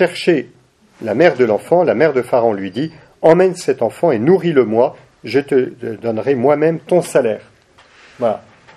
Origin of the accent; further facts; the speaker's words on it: Ein Karem, Jerusalem District, Israel; Aïn Karem, moi je suis de Aïn Karem.